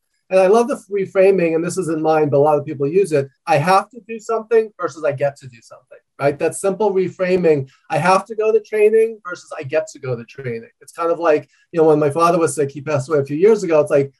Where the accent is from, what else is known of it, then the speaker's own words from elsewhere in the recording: New York, United States; even though I talk loud and fast, I'm a New Yorker, I'm an extreme introvert